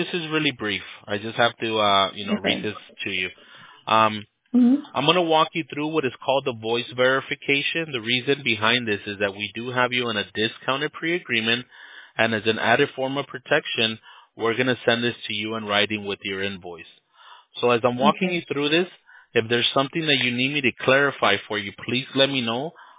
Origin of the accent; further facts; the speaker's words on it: United States; born there; My parents are both born in Mexico, pero yo soy nacido acá.